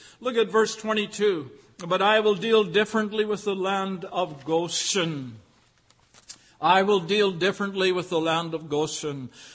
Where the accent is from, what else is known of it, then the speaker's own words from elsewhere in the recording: Dryden, Ontario, Canada; I grew up in Dryden, Ontario, of course, and one of the favorite flies was the so-called deer fly.